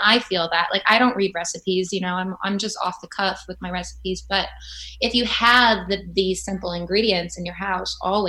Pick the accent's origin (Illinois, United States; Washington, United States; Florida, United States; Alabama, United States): Illinois, United States; Chicago; now in New York, United States; And I'm from Chicago. It's obviously a state thing in the US.